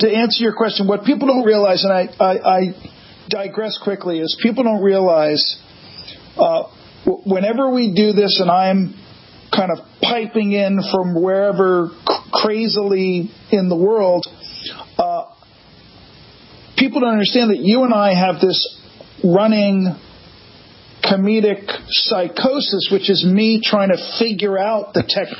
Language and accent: English; United Kingdom; because I'm British.